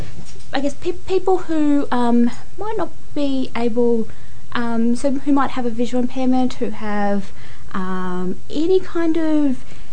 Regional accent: Australia; moved away as an adult; now in New Zealand; And then I moved to New Zealand. So I grew up in Australia.

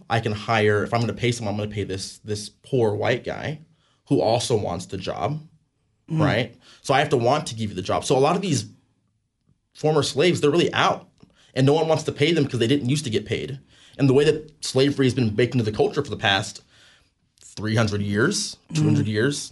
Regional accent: California, United States; also born or lived in Missouri / Montana; I come from the United States, born and raised in California, lived a little bit in Missouri and Montana as well.

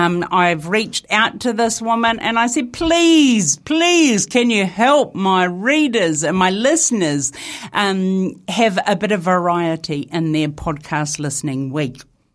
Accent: New Zealand; accent: Kiwi; I have developed quite the colloquial twang to my Kiwi accent, and now I sound a little bit like Linatawa.

